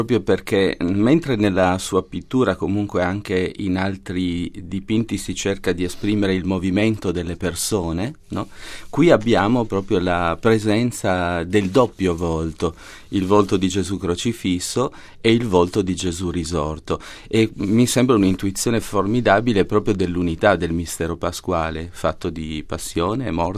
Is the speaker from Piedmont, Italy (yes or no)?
yes; Turin, Piedmont, Italy; io come torinese di origine